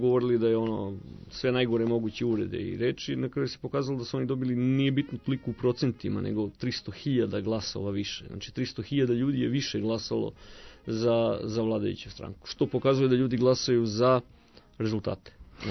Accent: Vršac, Vojvodina, Serbia; born there; ja sam rođen iz Vršca

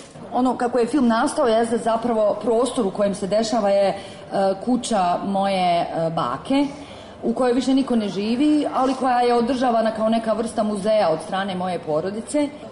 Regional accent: Sarajevo, Federation of Bosnia and Herzegovina, Bosnia & Herzegovina; born there; Ja sam rođena u Sarajevu, odrasla sam svuda po svijetu, ali sam period od 92. do 96. godine provela u opkoljenom Sarajevu

